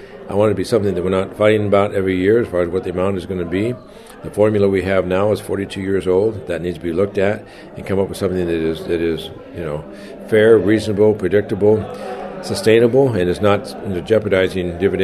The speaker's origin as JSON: {"language": "English", "town": "Valdez", "region": "Alaska", "country": "United States", "said": "I'm from Valdez and Anchorage now, but we love going out fishing."}